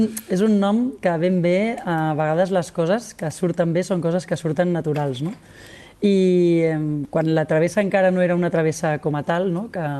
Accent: Pyrenees, Spain; Jo vinc del Pirineu, encara que no de la part de Carros de Foc

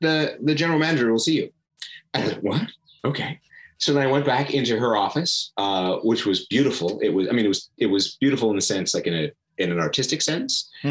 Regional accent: Balearic Islands, Spain; accent: Mallorcan; Actually, I have a Mallorquin education. You can hear it in my accent.

